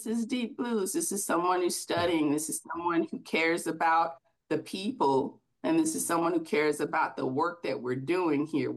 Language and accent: English; Memphis, Tennessee, United States; when I was growing up on Beale Street and off Beale Street, I got to see some amazing musicians.